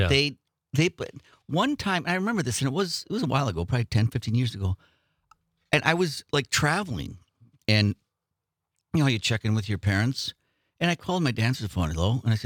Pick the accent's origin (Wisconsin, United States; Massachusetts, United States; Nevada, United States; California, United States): Wisconsin, United States; Green Bay; because I'm from Green Bay